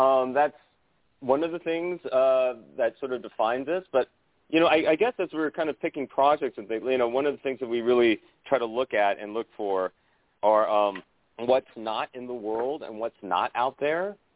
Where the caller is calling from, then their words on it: California, United States; Sunny Pittsburgh? I'm calling from sunny California.